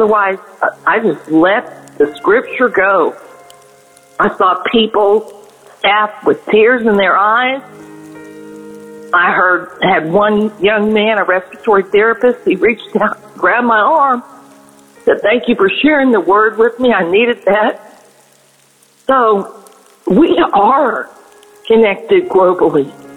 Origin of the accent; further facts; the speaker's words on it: Texas, United States; Good morning. … I'm from Texas.